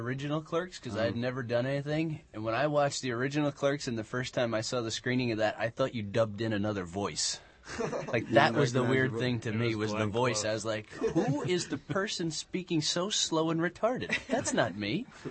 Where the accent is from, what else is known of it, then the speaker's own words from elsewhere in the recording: New Jersey, United States; I'm from Jersey. That's the way we roll.